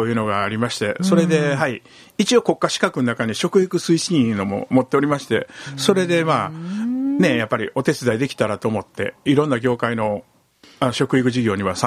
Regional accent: Tsuruga, Fukui, Japan; born there; あの今原発があるところなんですけど、福井県敦賀市生まれでございます。

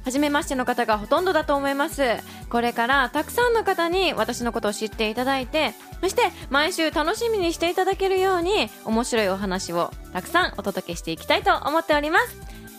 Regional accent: Kagoshima, Japan; まずですね、私は、鹿児島県出身の23歳です。

